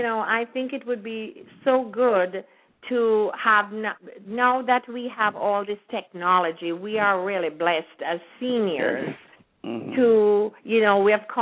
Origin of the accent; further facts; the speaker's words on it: Jamaica; now in United States; during my period of growing up in Jamaica.